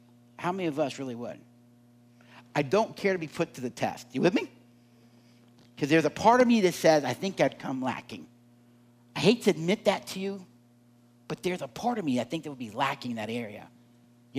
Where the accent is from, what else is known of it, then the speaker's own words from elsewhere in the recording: the South, United States; Now, I'm from the South, so I'm using a Robert E. Lee story